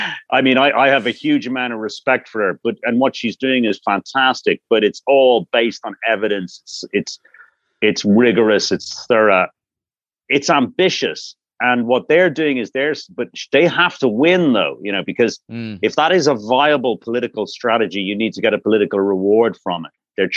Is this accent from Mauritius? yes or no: no; Dublin, Leinster, Ireland; I was born and brought up in Dublin. My father was Irish, but my mother's Italian. And so I kind of have a split personality in that way.